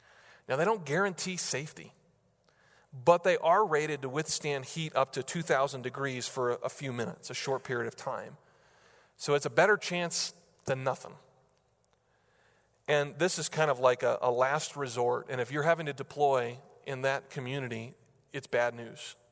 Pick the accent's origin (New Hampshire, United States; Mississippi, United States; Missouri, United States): New Hampshire, United States; now in Denver, United States; I'm from New Hampshire. I live in Denver. I don't know how to pronounce Wyoming names, okay?